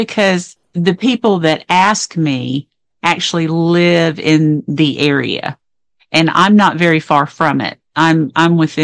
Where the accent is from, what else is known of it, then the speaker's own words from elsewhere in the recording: Fayetteville, Tennessee, United States; born there; But I was born in Fayetteville, which is the county seat, and Flintville is about 15 to 20 minute drive, depending on how fast you drive into town.